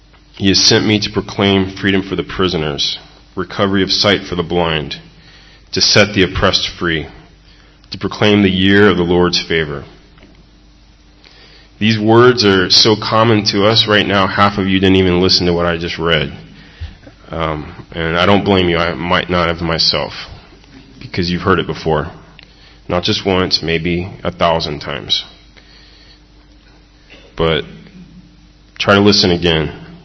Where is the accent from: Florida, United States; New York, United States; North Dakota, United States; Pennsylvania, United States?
Florida, United States; I grew up in Florida. I was saved at the age of six, grew up in a little Baptist church